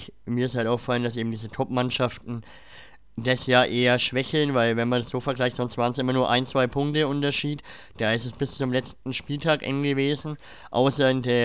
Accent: Nuremberg, Bavaria, Germany; Ich meine, wir kommen aus Nürnberg, also auch gar nicht so weit weg von Schweinfurt.

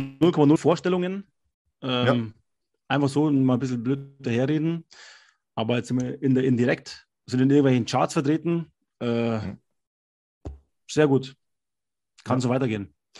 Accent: Neuburg, Germany; Ich bin aus Neuburg, ich habe die nicht.

